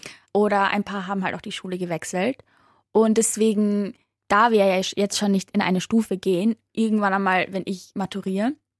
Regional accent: Kosovo; now in Graz, Austria; ich bin 16 Jahre alt, ich komme aus Graz und ursprünglich aus dem Kosovo.

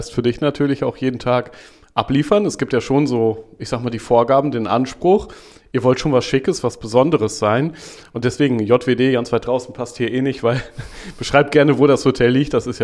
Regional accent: Eckernförde, Schleswig-Holstein, Germany; ich komme aus Eckernförde, sind wir fast als Nachbarn

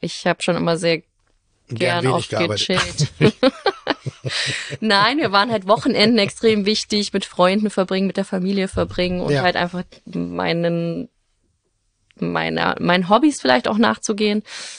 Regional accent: Memmingen, Bavaria, Germany; In Memmingen, im Allgäu. Zwischen Ulm und Kempten.

